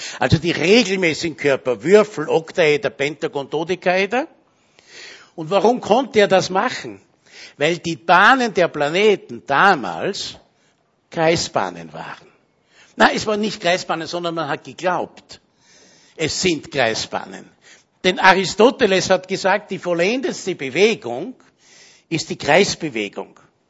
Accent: Austria; Dafür sind wir Österreicher ohne dies bekannt, dass wir gute Leute aufnehmen, schlechte abschieben.

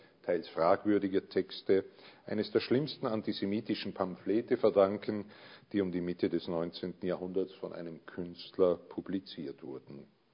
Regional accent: Linz, Upper Austria, Austria; moved away as an adult; Ich bin geborener Linzer, bin seit vielen, vielen Jahren, seit ich zu studieren begonnen habe, weg von dieser Stadt, komme aber immer wieder gern zurück von Zeit zu Zeit.

